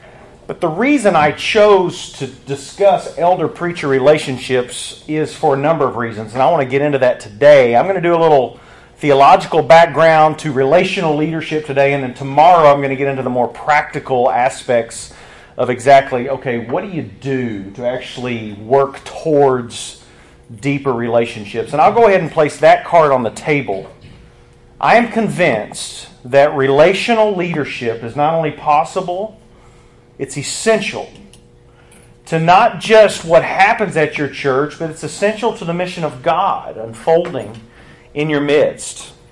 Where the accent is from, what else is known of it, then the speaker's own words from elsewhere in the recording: Tennessee, United States; now in Dallas, United States; I am not from Dallas, Texas. I'm actually from Tennessee, Middle Tennessee. I'm a missionary to Dallas.